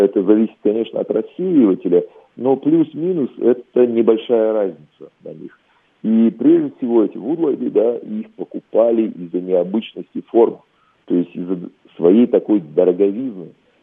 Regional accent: Germany

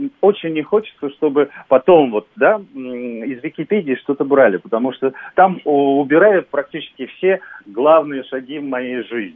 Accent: Moscow, Russia; Я москвич.

